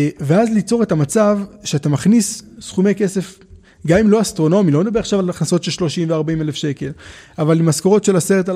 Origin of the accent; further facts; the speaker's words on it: Ein Tzurim, Southern District, Israel; now in Jerusalem, Israel; מעין צורים, קיבוץ ליד אשקלון.